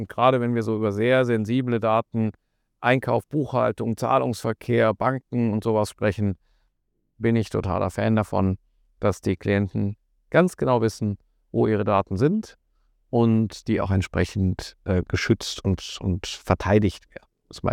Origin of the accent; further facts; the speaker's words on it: Germany; wie man ja unschwer hört, bin ich Deutscher. Ich bin aber auch grundsätzlich mal, glaube ich, europäisch geprägt.